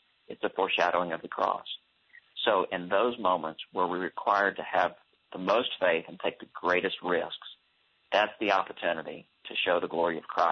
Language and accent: English; Texas, United States; also born or lived in Montgomery, Alabama; now in Tulsa, United States; I grew up in Texas, but moved to Alabama serving a church.